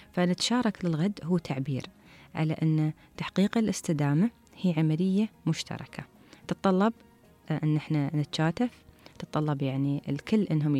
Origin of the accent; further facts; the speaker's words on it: United Arab Emirates; عندنا في الإمارات